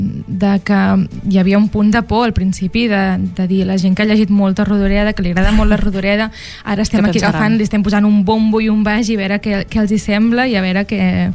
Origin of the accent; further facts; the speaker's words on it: Sant Feliu, Catalonia, Spain; jo soc de Sant Feliu